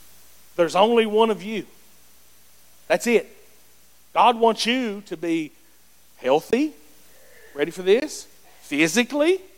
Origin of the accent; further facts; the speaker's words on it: Greenville, United States; Anybody grew up with me? I'm from Greenville. I'm from Greenville, okay? Proud to be from Greenville, but Einstein wasn't from Greenville.